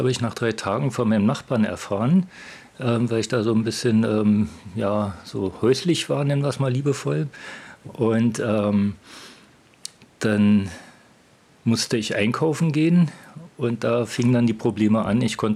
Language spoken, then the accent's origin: German; Berlin, Germany; Ich komme direkt aus dem Epizentrum der Wende, nämlich West-Berlin. Und da hat man die Wende sehr intensiv mitbekommen.